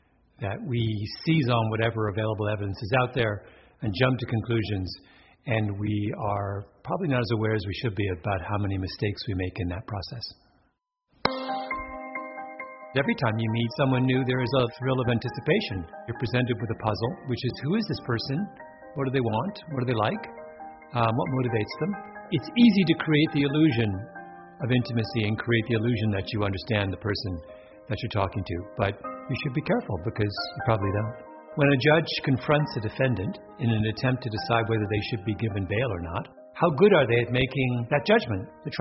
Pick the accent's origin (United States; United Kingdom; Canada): Canada; Ontario; I grew up in Southern Ontario in the 70s.